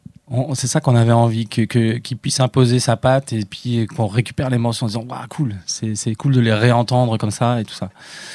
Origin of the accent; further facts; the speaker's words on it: Brittany, France; on aime bien quand on est breton, qu'on a passé tout un hiver pourri comme on a eu, là, n'est-ce pas, en mars.